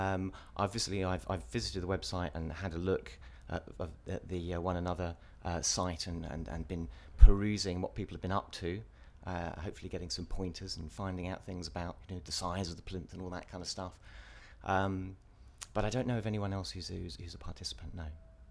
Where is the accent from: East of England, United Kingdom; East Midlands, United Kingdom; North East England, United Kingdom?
East of England, United Kingdom; Stevenage; also born or lived in Bristol / North Devon; I grew up in Hertfordshire. I grew up in a little town called Stevenage, just north of London. So that's where I grew up